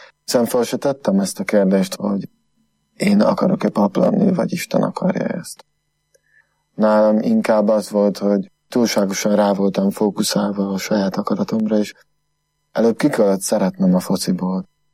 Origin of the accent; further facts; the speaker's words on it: Földeák, Csongrád-Csanád, Hungary; also born or lived in Makó; Makon születtem, 31 évvel ezelőtt. Mellette földeákon nőttem föl. Hódmezővásárhelyen voltam gimnazista